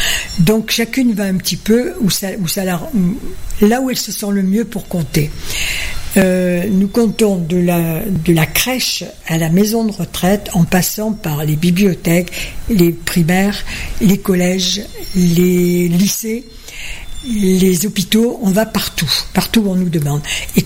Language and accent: French; Corsica, France; Chez nous, en Corse, quand on veut aller chez quelqu'un d'important, on lui fait honneur en s'habillant